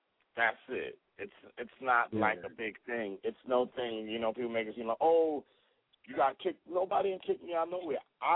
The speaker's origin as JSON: {"language": "English", "town": "Brooklyn", "region": "New York", "country": "United States", "said": "I'm from East New York. It ain't, you know what I'm saying? I'm from Brooklyn."}